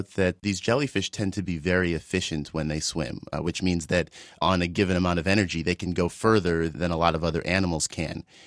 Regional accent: Midwest, United States; Growing up in the Midwest, that seemed like an honorable thing to do and a pretty common occupation.

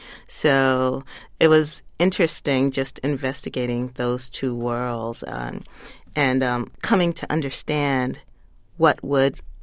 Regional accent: Greenville, South Carolina, United States; And the town we lived in, Nickeltown, which was a small community within Greenville, South Carolina

